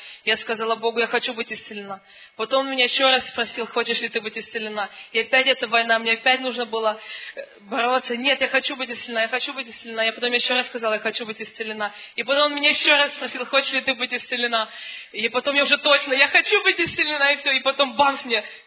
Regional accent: Cologne, North Rhine-Westphalia, Germany; я из Кёльна.

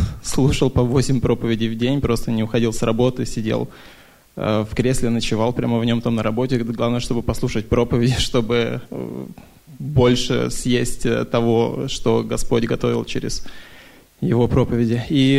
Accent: Oslo, Norway; Я приехал сюда из Норвегии, Осло.

